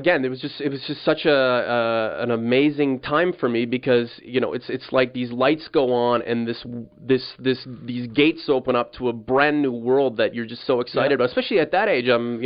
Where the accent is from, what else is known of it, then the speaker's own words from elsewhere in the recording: Canada; I'm a Canadian, so you know it's almost my right to be a hockey fan